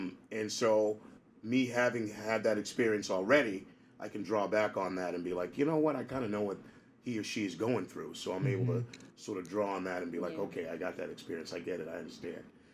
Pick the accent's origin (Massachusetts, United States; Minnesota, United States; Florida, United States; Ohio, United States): Massachusetts, United States; Gloucester; because I'm from Gloucester. Hello, folks. I live in Gloucester. And my wife is from there. Her family actually owned a restaurant many, many years ago. And she grew up there. And oddly enough, so did I, 33 years in.